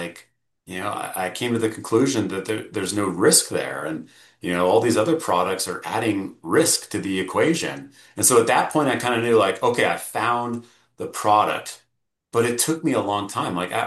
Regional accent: Steamboat Springs, Colorado, United States; one of my first jobs growing up in Steamboat was fast food

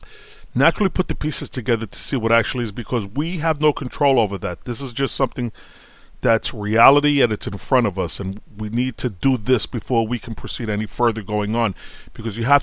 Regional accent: Brooklyn, New York, United States; I was brought up on welfare in Brooklyn, you know, my, a single parent. My pops died when I was 6 years old. Came up really hard in the tenement.

